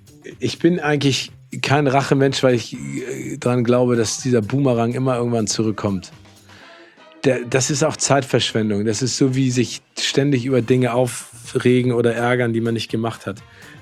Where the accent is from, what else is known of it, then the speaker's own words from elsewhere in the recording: Northern Germany, Germany; Ich komme aus dem Norden, ne?